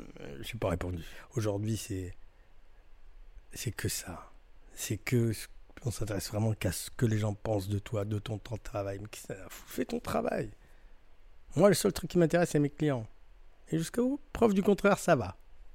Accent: France; non, on est français, nous, on est français, voilà, nos codes

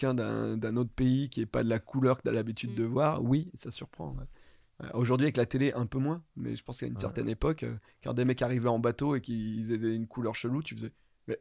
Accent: Auvergne-Rhône-Alpes, France; Donc je viens de l'Ardèche.

